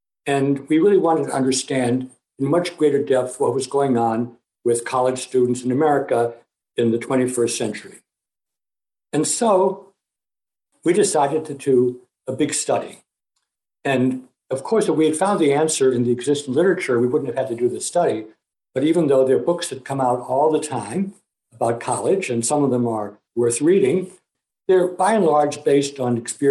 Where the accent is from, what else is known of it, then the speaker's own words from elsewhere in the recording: Scranton, Pennsylvania, United States; now in Cambridge, United States; I'm speaking from my home in Cambridge, Massachusetts, but I am a Pennsylvanian by birth. In fact, I come from Scranton, as does President Biden, and we are even age mates. As a young person growing up in northeastern Pennsylvania